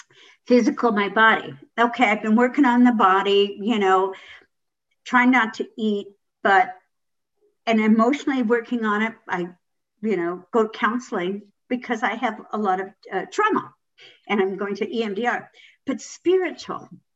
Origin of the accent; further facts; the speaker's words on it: Long Beach, California, United States; I was from Southern California. I was from Long Beach.